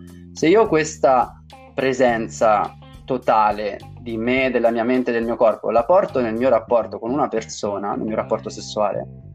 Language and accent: Italian; Tuscany, Italy; come si dice dalle mie parti in Toscana